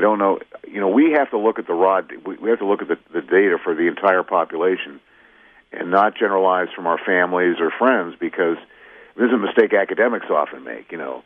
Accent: United States; because as an American, I want to make sure we all have access to the same information.

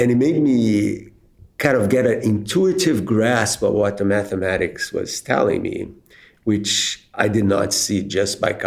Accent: Rio de Janeiro, Brazil; So, I grew up in Brazil, in Rio

